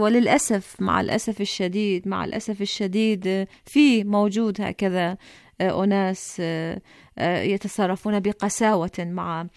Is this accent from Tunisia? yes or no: no; Iraq; من العراق